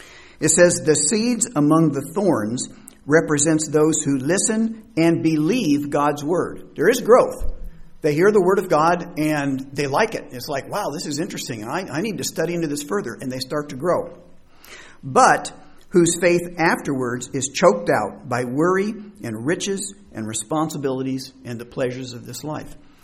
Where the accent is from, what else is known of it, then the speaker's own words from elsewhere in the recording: Indiana, United States; I grew up in Indiana, and there were almost no Catholics there whatsoever.